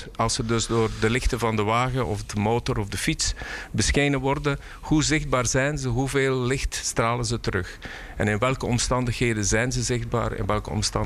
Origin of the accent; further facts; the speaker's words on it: Flanders, Belgium; Als Vlaming mag ik daar wel, mag ik er ook wel trots op zijn.